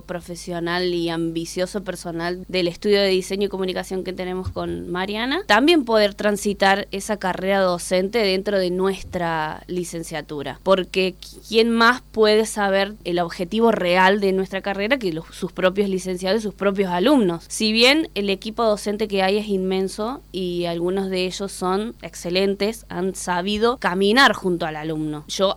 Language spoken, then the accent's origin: Spanish; Justo Daract, San Luis, Argentina; Yo soy de Justo Arac, vivía ahí. Y bueno, también fue como un gran desafío porque la ciudad no había tenido universidades.